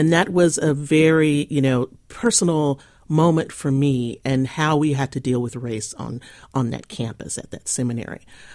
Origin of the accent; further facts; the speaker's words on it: Texas, United States; now in Los Angeles, United States; Well, I was raised Roman Catholic in Texas, and after having moved to Los Angeles, became an evangelical Christian